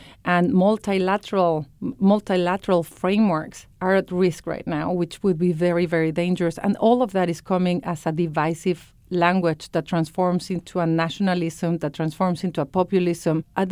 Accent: Miami, Florida, United States; As a fact, I'm Cuban from Miami, which is different than Cuban from Chicago and so on.

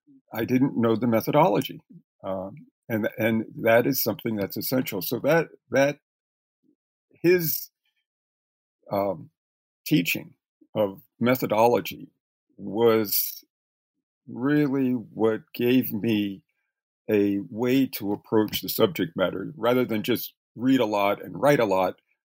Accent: Reading, Pennsylvania, United States; I grew up in Reading, Pennsylvania, and wound up my freshman year at college.

